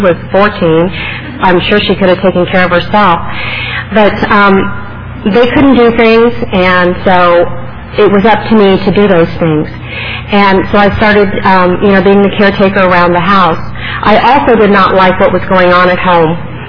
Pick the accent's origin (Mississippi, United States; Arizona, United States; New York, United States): Arizona, United States; I grew up in Arizona in a very small town in the southwest corner of the state. It borders California and Mexico.